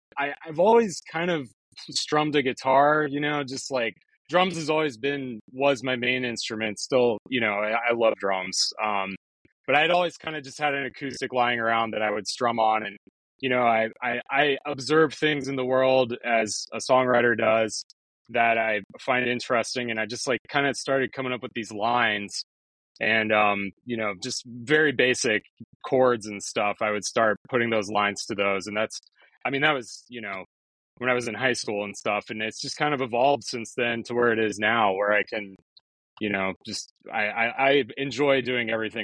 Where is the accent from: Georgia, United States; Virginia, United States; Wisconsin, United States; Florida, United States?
Florida, United States; Tampa; I grew up in Tampa, Florida.